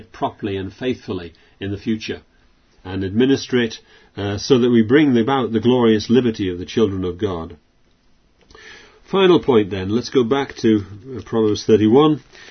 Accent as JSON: {"language": "English", "region": "Yorkshire and the Humber", "country": "United Kingdom", "tie": "born or raised there", "said": "I remember as a child growing up on the North York Moors, where, you know, Heriot country."}